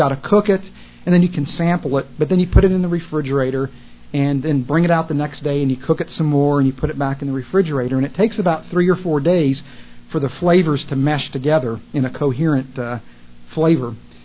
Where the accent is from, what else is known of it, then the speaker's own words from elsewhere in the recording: Midwest, United States; when we talk to people and tell them that we're from the Midwest, Ohio, Minnesota, Illinois, it's immaterial.